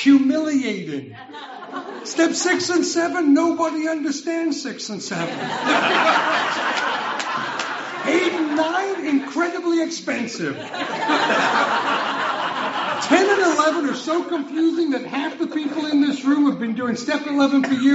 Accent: Las Vegas, Nevada, United States; And I'm from Vegas. I'm a betting guy.

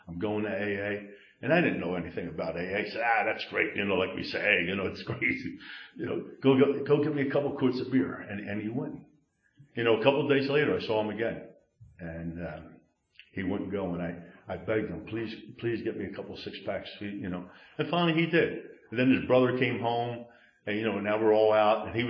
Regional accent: Philadelphia, Pennsylvania, United States; I grew up in Southwest Philly. I leave my house. It's in the city.

